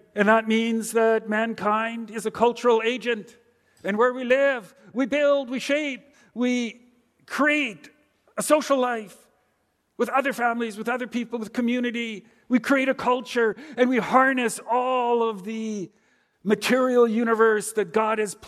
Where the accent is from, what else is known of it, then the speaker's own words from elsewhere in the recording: Canada; also born or lived in Germany; I was born in Germany. And though I was very young when we emigrated to Canada